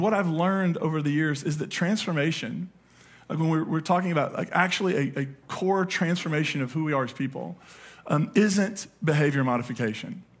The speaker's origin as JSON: {"language": "English", "region": "Appalachia", "country": "United States", "said": "As I got older, though, and moved away from coal, I'm from coal country, I'm from Appalachia, not a lot of people had gardens because it's hard to have a garden that's like this on the side of a hill."}